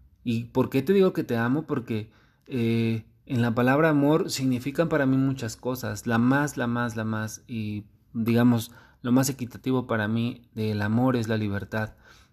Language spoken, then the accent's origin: Spanish; Mexico; bueno, yo soy mexicano y comprendo que este tipo de palabras se han utilizado